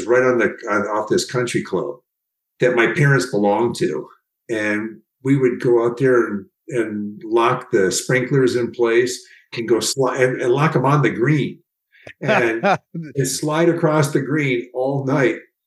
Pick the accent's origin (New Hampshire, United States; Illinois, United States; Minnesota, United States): Minnesota, United States; Minneapolis; In Minneapolis.